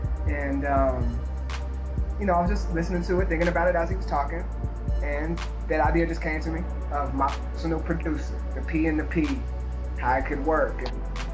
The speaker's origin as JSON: {"language": "English", "town": "Wichita", "region": "Kansas", "country": "United States", "tie": "born or raised there", "said": "There's a lot of unknown things about the state, the city, man. It's my hometown. I love it."}